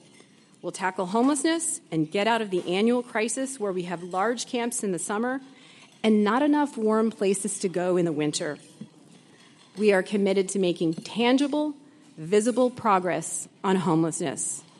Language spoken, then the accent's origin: English; Alaska, United States; born or raised there